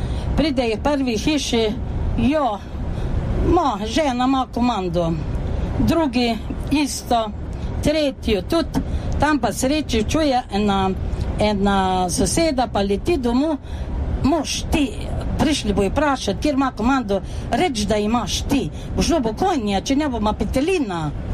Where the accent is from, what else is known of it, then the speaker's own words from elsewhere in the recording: Šoštanj, Savinja, Slovenia; Sem iz Šoštana, ki vsi vete, kje je Šoštan